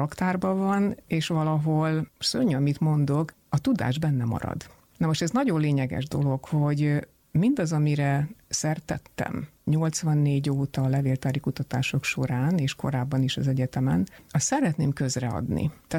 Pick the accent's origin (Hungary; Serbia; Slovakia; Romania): Hungary; Budapest; én a Albertfalvai Szigeti mozi mellett nőttem fel, ez egy olyan tépikus csőmozi volt.